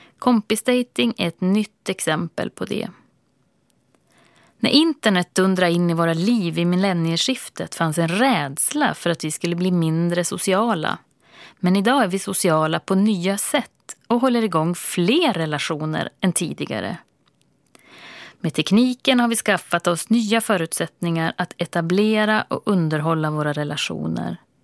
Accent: Vännäs, Västerbotten County, Sweden; Den vintern störtade jag ut för slalombacken hemma i Vännäs i min blå overall.

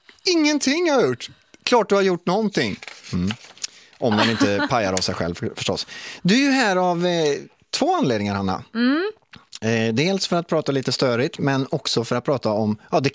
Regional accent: Trollhättan, Västra Götaland County, Sweden; Och jag skulle ta dig till min hemstad Trollhättan.

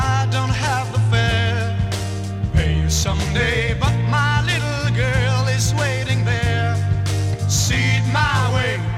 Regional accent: Malung, Dalarna County, Sweden; Jag är från Malung och du är från Vansbro.

